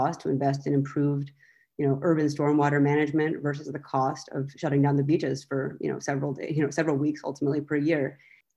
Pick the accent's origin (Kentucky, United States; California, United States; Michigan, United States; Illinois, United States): California, United States; San Diego; So I grew up in San Diego. I grew up lucky enough to be by the beach and was a surfer growing up.